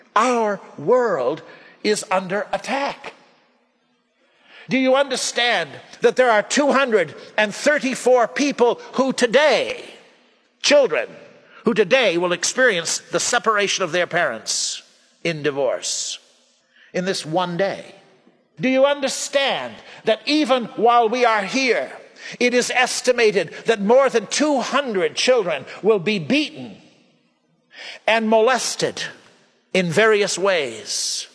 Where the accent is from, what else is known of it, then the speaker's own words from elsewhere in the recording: Vermont, United States; I've often told people that I came from Vermont. And I wait a minute and then I add, I think it's a good place to be from.